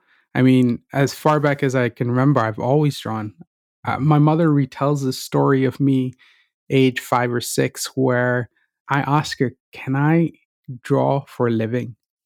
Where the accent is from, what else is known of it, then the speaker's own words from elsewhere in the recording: India; Growing up in India, when I thought of being an artist, the idea that came to my head was I'd just be a starving artist.